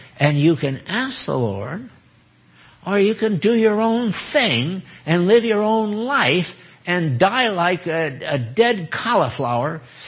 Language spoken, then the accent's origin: English; West Haven, Connecticut, United States; And what it shows is the house where I was raised in West Haven, Connecticut.